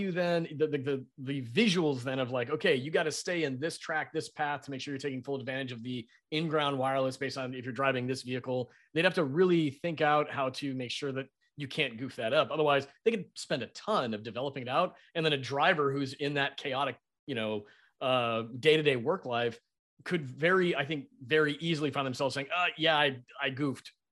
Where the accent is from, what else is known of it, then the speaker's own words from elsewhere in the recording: Lancaster, California, United States; my hometown, I grew up in Lancaster, California